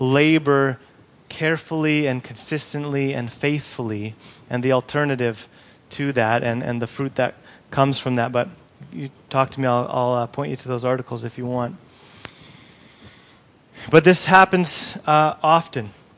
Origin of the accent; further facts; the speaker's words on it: Papua New Guinea; I grew up in Papua New Guinea. The whole country's been evangelized